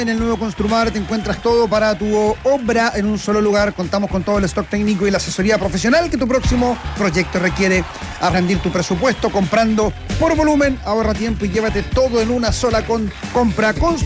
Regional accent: Paine, Santiago Metropolitan Region, Chile; Se hizo una consulta en mi hermosa tierra. Usted sabe, sí, pues, yo soy de Paine.

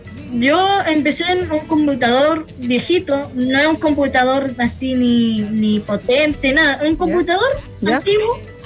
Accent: Concepción, Biobío, Chile; como no solo somos penquistas

